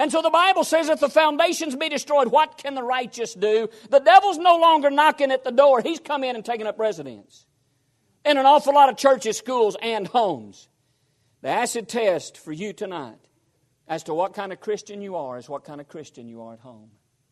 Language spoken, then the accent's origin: English; Ryan, Alabama, United States; when I was growing up in Ryan, Alabama, anybody know where Ryan is? That's about 10 minutes from Arab. That's where I grew up.